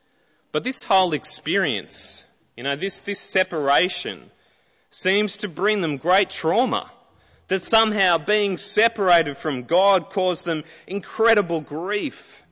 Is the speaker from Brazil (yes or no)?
no; Toowoomba, Queensland, Australia; And I was from Toowoomba, and if you know, it's one of the coldest parts of Queensland.